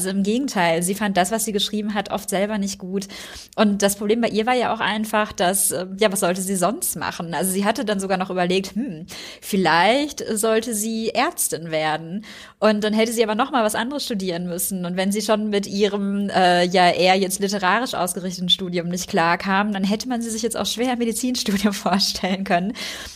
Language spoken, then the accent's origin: German; West Germany, Germany; Also ich komme ja aus Westdeutschland.